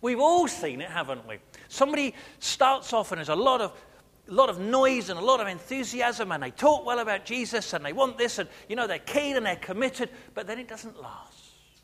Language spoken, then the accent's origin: English; East of England, United Kingdom; we're also, most many of us, born and bred in Suffolk, aren't we?